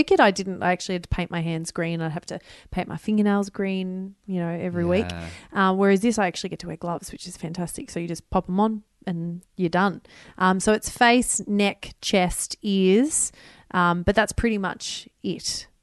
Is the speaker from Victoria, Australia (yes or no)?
yes; Melbourne, Victoria, Australia; I'm from Melbourne